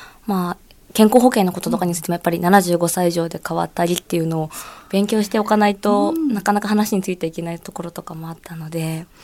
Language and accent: Japanese; Hiratsuka, Kanagawa, Japan; 私の出身の平塚市は、と一つの市に駅が一つしかないんですけれども